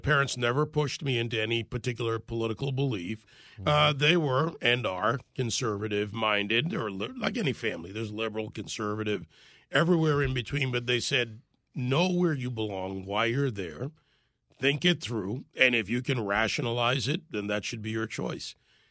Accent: Jamaica; born there; I was born in Jamaica. My family's from both the United States through our revolution and Jamaica.

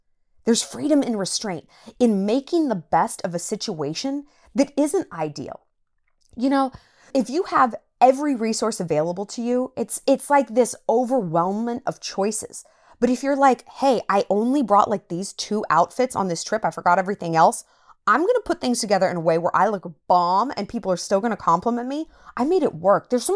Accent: New York City, New York, United States; now in Montana, United States; because I live in Montana, and I'm like this when it comes to dating, because I moved from New York City. Who has a bigger ego and a worse attitude than a New Yorker? Literally no one. I'm a monster.

